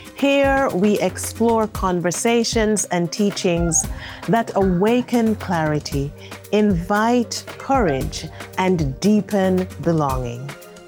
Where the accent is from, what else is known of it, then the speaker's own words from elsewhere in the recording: Jamaica; as a little girl growing up in Jamaica